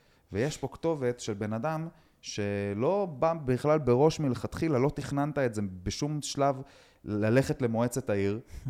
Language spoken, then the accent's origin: Hebrew; Netanya, Central District, Israel; אני גדלתי בנתניה